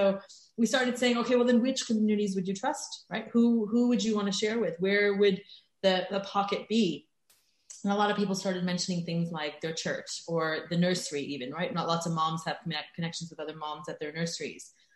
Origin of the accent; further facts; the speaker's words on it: United States; I am American, if you can't tell.